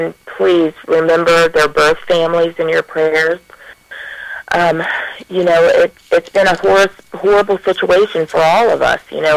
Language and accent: English; Ohio, United States; I grew up down in Morgan County, Ohio.